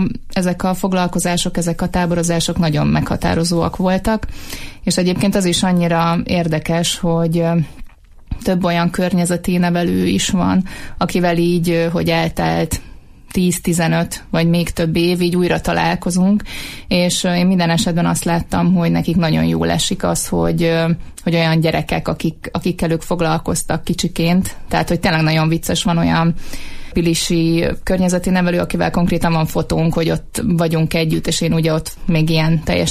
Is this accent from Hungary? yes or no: yes; Szabolcs-Szatmár-Bereg, Hungary; Én alföldi lány vagyok, egy Szabolcs-Szatmár-Bereg vármegyei faluból származom